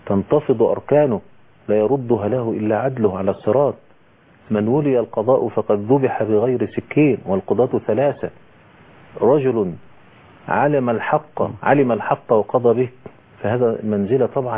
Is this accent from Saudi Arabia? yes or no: no; Egypt; مش عندنا في مصر الكلام